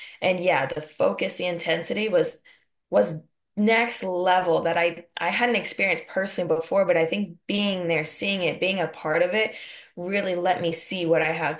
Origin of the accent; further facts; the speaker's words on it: Texas, United States; It was so nice to see because for me, I wasn't in my hometown when I made the team. I wasn't back in Texas.